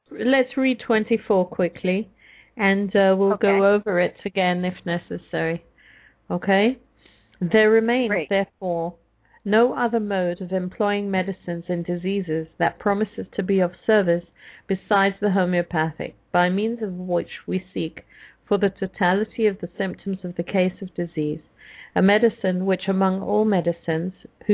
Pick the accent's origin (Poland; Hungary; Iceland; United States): Hungary; accent: Hungarian; English is a second language; I call it antipathic, enantiopathic, or palliative, but that's because I'm not using my Hungarian accent today.